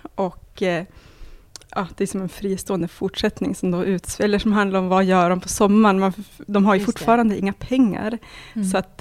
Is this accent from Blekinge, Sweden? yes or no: no; Umeå, Västerbotten County, Sweden; Ja, jag kommer från Umeå, eller en by utanför.